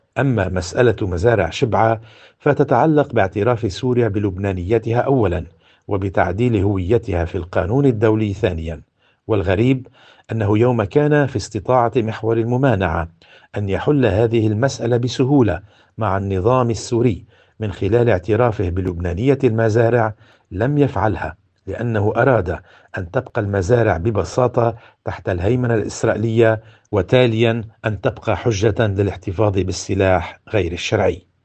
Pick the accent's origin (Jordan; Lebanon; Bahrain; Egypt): Lebanon; شعورنا كلبنانيين أحرار